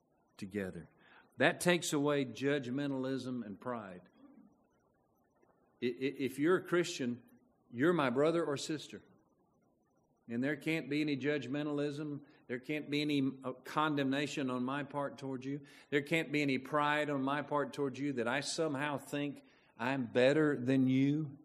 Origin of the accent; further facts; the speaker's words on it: California, United States; I'm from California, but I just had on slacks and a nice shirt.